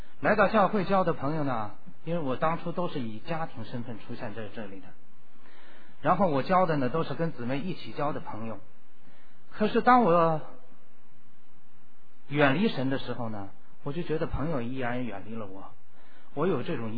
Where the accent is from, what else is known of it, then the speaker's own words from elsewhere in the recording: China; now in United States; 我以前在国内我是从大陆来的，我是很刚硬的一个人